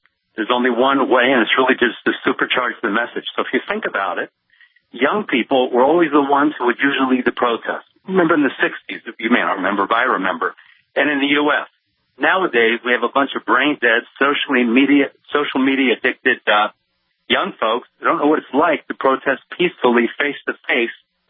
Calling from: Israel; I'm calling from the Holy Land, and I'm a U.S. and Israeli citizen.

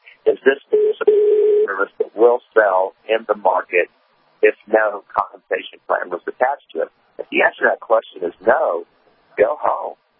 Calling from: Peru; I'm calling from Peru, and so unfortunately there is a bit of a delay.

